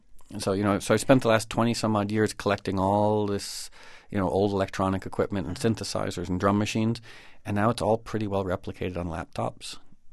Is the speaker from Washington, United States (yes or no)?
no; Connecticut, United States; also born or lived in Harlem, New York; now in New York, United States; And I was born here in Manhattan, or I was born in Harlem, actually. And I grew up in Connecticut and moved back to the city around 88 or 89.